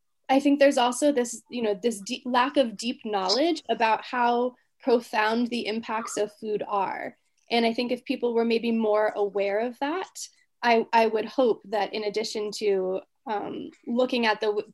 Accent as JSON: {"language": "English", "region": "Florida", "country": "United States", "tie": "born or raised there", "said": "I grew up in Florida, where there are lots of orange groves and you know, certain kinds of fish in the ocean around us."}